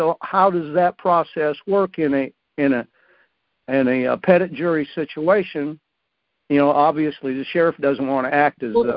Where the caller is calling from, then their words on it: Illinois, United States; I'm from Illinois.